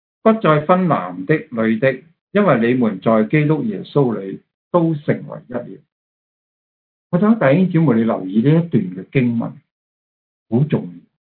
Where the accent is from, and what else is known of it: China